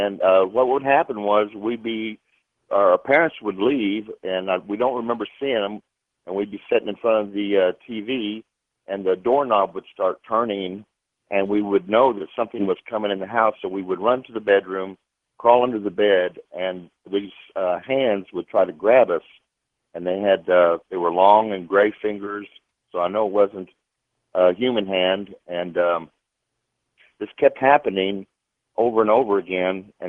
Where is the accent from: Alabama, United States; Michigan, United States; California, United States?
California, United States; born there; also born or lived in Oklahoma; I was born in California and raised in 6 states, but I told my brother about it when I was 12. We were living in Oklahoma